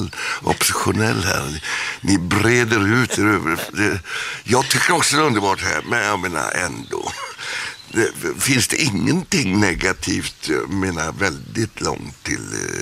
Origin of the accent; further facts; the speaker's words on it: Gothenburg, Västra Götaland County, Sweden; Mina lyssnare vet väl om min hemstad Johanneberg och min hemgata Spanningsgatan.